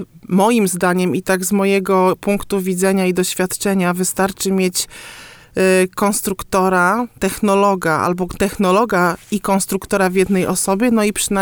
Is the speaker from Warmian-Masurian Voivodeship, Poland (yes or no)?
yes; Kętrzyn, Warmian-Masurian Voivodeship, Poland; jestem z Kętrzyna.